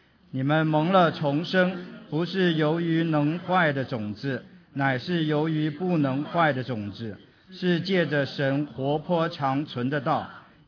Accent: China; 今年是我们中国人正月初一

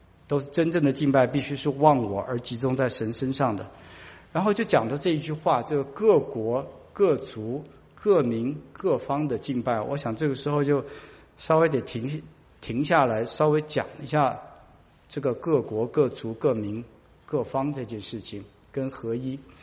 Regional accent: Taiwan; now in United States; 我小的时候，我来自于台湾

